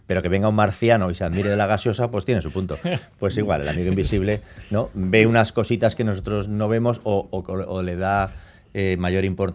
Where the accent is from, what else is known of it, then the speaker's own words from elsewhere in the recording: Madrid, Community of Madrid, Spain; yo soy de Madrid y estoy ahí en Nueva York